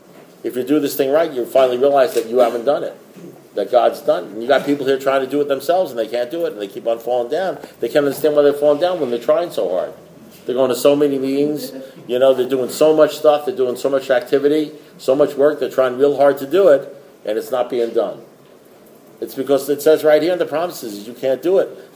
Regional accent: New York, United States; I mean, I'm a kid from New York, you know

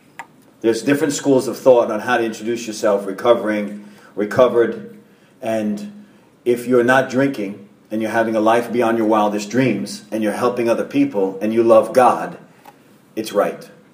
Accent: Long Island, New York, United States; So I grew up in Long Island, New York, right, in the 80s, mid-80s

